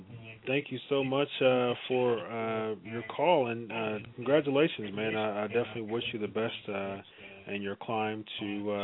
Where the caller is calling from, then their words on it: Ohio, United States; Well, we're from Ohio.